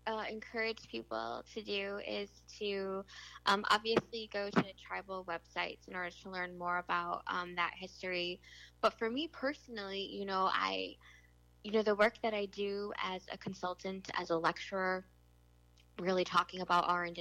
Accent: Michigan, United States; also born or lived in Wisconsin; now in Hudson, United States; I'm originally from the Midwest. I spent most of my life in Michigan, lived a little bit of time in Wisconsin before moving here.

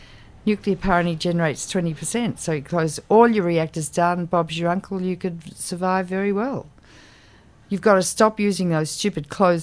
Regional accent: Australia; Well, I'm an Australian, so Aussies just shoot from the hip.

